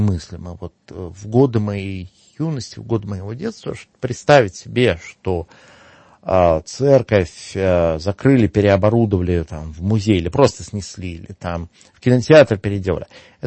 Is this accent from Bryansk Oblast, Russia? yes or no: no; Severomorsk, Murmansk Oblast, Russia; в городе, где я вырос, в Североморске